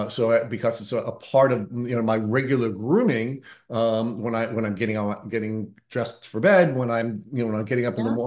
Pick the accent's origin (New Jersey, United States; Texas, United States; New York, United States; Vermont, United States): New York, United States; Long Island; I grew up on Long Island.